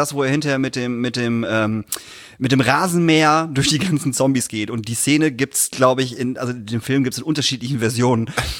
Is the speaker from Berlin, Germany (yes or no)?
no; Emden, Lower Saxony, Germany; also ich rede jetzt nur von da, wo ich herkomme, Turbo-Jugend Emden